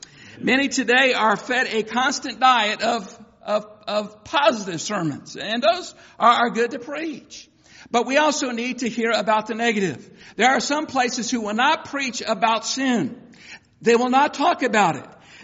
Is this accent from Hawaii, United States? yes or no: no; Bulverde, Texas, United States; And I remember growing up in Boverde, Texas, and going to my father's grandfather's ranch.